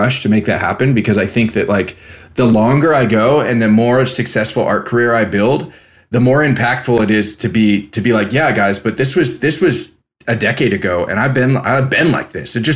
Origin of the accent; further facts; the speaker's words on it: California, United States; being told like that my art was cool because I was a kid from California.